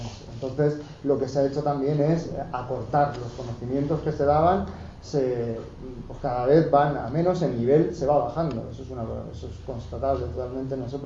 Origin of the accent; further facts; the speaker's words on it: Albacete, Castilla-La Mancha, Spain; now in Madrid, Spain; Yo soy de Albacete y vivo en Madrid.